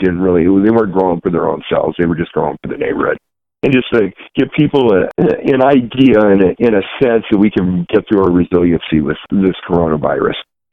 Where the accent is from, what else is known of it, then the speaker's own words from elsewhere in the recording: California, United States; now in Tacoma, United States; I'm not from here. I'm from California, but I came up here in 98